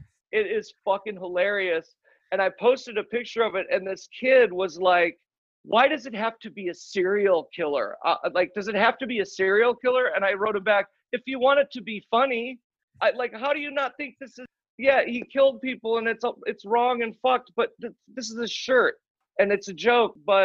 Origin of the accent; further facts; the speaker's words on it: Chicago, Illinois, United States; I grew up in Chicago. So we'd drive up to Wisconsin to snowboard every weekend.